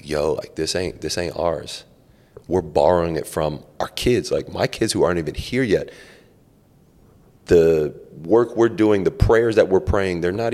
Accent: Miami, Florida, United States; regardless of me being Colombian, regardless of me being African-American, like, this is where I'm from Miami, this is my city, and I want you to come down here and respect this.

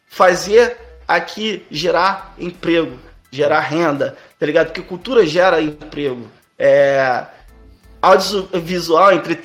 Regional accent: Belford Roxo, Rio de Janeiro, Brazil; Quando eu falo, pô, sou de Belfor Roxo, galera

